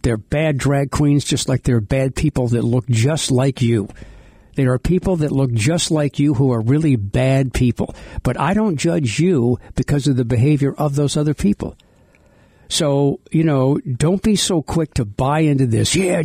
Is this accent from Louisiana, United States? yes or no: yes; New Orleans, Louisiana, United States; I grew up in New Orleans. My parents took us to the Quarter when we were kids